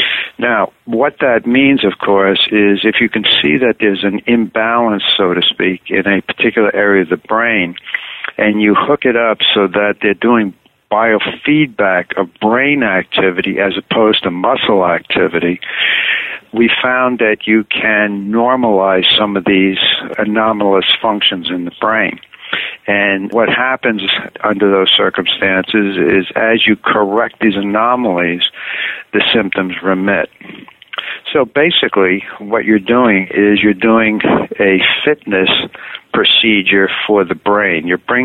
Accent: New York City, New York, United States; now in Vancouver, Canada; Well, I'm originally from New York City.

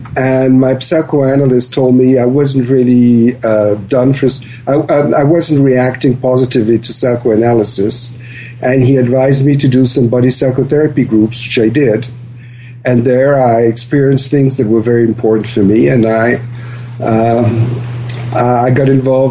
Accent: Paris, Île-de-France, France; now in Switzerland; My father worked in Paris, and so I was raised in Paris, and then I studied in Switzerland, and somehow I've always stayed there.

